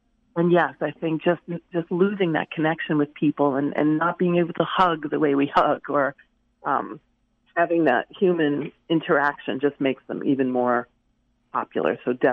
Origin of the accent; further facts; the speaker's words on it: Maine, United States; There's an amazing graphic designer in Ellsworth, Maine. I'm from Maine.